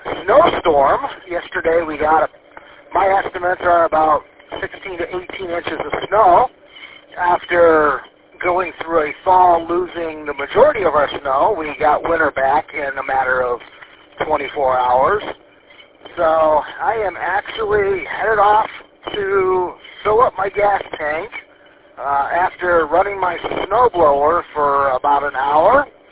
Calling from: Michigan, United States; I am calling you from Northern Michigan, of course. I am about 10 miles south of Mackinac City, which is the very tip of the lower peninsula of Michigan.

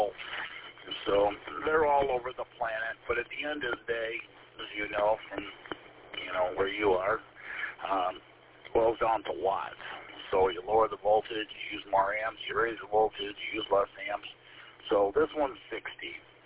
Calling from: New Baltimore, Michigan, United States; Over here in beautiful New Baltimore. I want to get my morning cup of coffee, and then I'm going to the office.

